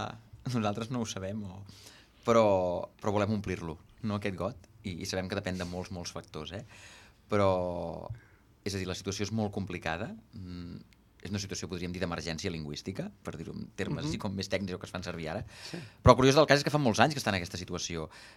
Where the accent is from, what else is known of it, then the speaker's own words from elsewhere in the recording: Sabadell, Catalonia, Spain; jo sóc de Sabadell, que tampoc no és una ciutat que sigui majoritàriament catalanoparlant, per dir-ho d'alguna manera, i fa 40 anys, quan vaig néixer